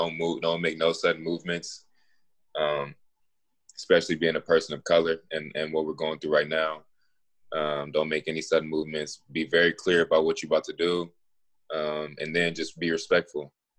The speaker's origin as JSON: {"language": "English", "country": "Ghana", "said": "It's an African dish that my grandma makes. I'm Ghanaian, so probably some corned beef and rice or jollof rice."}